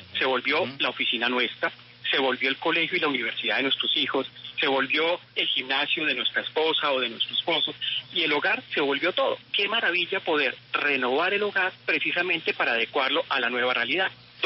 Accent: Bogotá, Colombia; nos preparemos como bogotanos, como colombianos

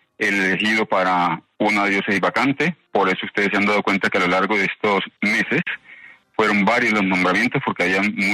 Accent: Chocó, Colombia; moved away; Yo soy chocuano, viví en el Chocó durante muchos años. Cuando salí del Chocó, por supuesto, salí también en búsqueda de hacer otras cosas

